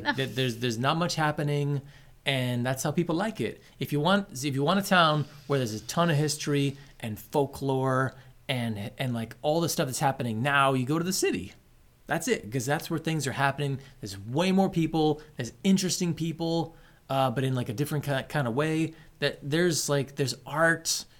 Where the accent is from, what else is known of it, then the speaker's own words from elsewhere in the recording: Springville, United States; Springville, my hometown, that like we love and enjoy right now, what do we got?